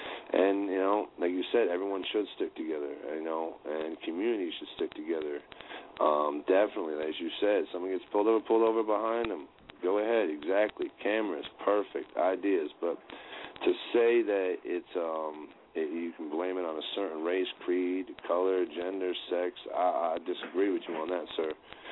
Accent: New Jersey, United States; also born or lived in Florida; now in New Hampshire, United States; I watched on the news here up in New Hampshire, where I stay now. I did some time in Florida, but I'm from New Jersey.

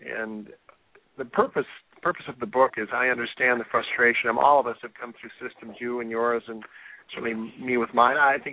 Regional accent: International Falls, Minnesota, United States; moved away as an adult; also born or lived in North Dakota / St. Louis; I grew up on the Canadian border, worked at the port of entry there, International Falls, and then came on after college and moved a couple of times from Minnesota to North Dakota, another hot spot, and then down to St. Louis

